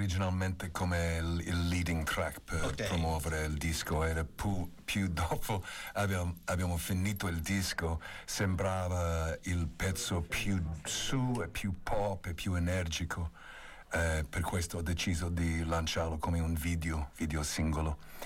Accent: Melbourne, Victoria, Australia; first language English; Italian is a second language; Sì, sono nato a Melbourne.

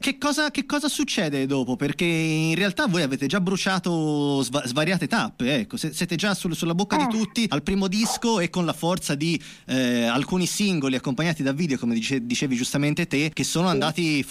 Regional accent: Florence, Tuscany, Italy; essendo fiorentino

